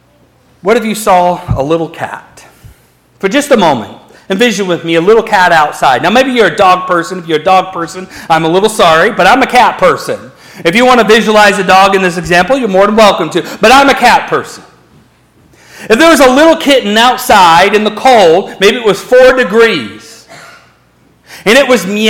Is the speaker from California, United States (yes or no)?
yes; California, United States; even though I'm from California. We got a lot of goats in California.